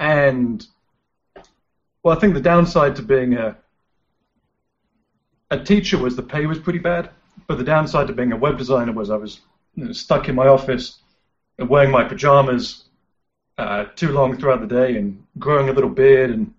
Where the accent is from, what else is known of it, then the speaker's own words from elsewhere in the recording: England, United Kingdom; moved away as an adult; now in United States; So I basically left England and worked as a teacher in a whole bunch of different countries